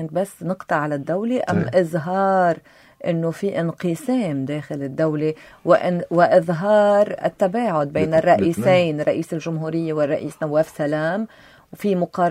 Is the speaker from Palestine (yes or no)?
no; Lebanon; نحن كنا متفقين كلبنانيه